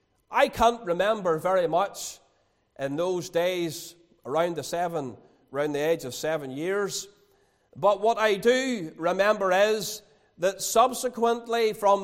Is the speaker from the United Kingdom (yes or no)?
yes; Ballymena, Northern Ireland, United Kingdom; born there; I was born in 1972 in Ballymena to both my parents